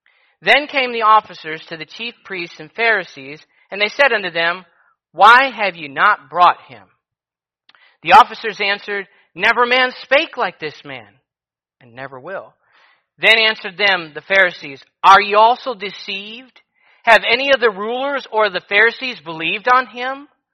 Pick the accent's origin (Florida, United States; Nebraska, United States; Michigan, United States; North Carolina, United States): Michigan, United States; Petoskey; now in Anchorage, United States; I was born in Petoskey, Michigan. It'll never change. I will always have been born in Petoskey, Michigan. Now that I live in Anchorage, Alaska, Palmer, wherever I'm at, it doesn't change the fact that I'm still from Petoskey, Michigan.